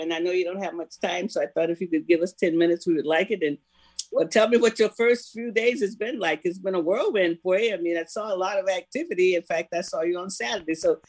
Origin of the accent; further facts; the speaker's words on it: Florida, United States; I grew up in Florida, because we don't have fall in Florida.